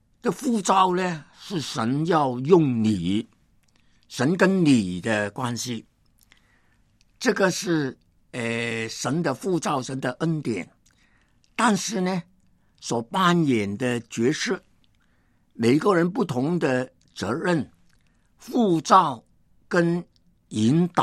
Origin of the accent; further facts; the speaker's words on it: Hong Kong; born there; 我是1938年在香港出生。